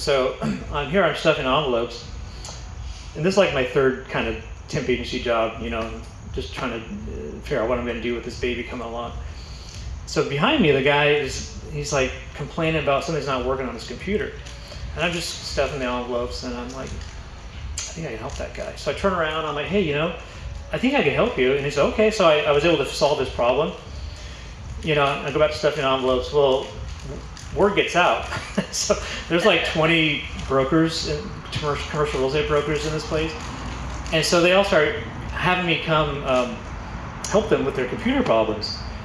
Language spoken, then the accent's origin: English; California, United States; moved away as an adult; now in San Diego, United States; So at 19... that's when I moved to San Diego. My mom had moved to San Diego, so I came from Orange County kind of area, moved to San Diego with her for a while